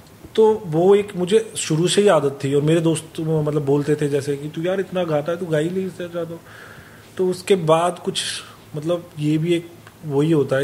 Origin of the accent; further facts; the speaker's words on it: Punjab, India; accent: Punjabi; क्योंकि मेरे पंजाबी एक्सेंट और गुजर एक्सेंट में बहुत फ़र्क है